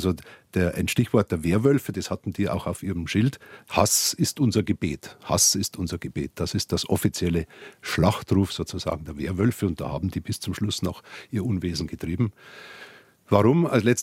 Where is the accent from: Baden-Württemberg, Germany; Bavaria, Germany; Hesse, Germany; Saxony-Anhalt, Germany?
Bavaria, Germany; ich bin ja aufgewachsen im Landkreis Dachau zumindest, in einem Bauernhof, großen Bauernhof, in der Nähe der heutigen Gedenkstätte